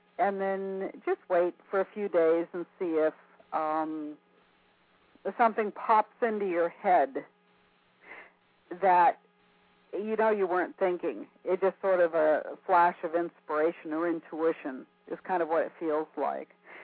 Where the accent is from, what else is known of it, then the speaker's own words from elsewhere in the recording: Erie, Pennsylvania, United States; born there; Erie, Pennsylvania, yeah. I have ties to that area.